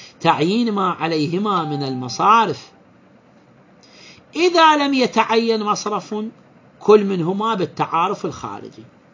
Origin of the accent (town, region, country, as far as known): Iraq